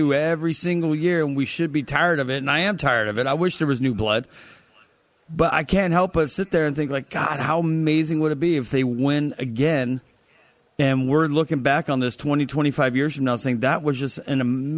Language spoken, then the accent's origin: English; California, United States; I mean, I'm from Southern California. I should probably like some sort of feelings towards a SoCal team.